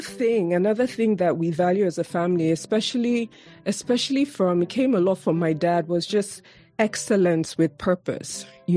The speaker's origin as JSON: {"language": "English", "region": "Lagos", "country": "Nigeria", "tie": "born or raised there", "said": "So I'm from the eastern part of Nigeria, but I was born and raised in Lagos, which is in the West for people who don't know Nigeria."}